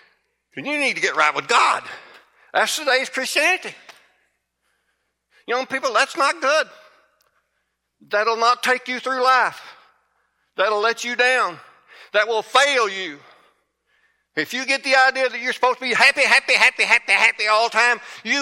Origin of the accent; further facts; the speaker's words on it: Kentucky, United States; I'm not from either one of them. I'm from Kentucky.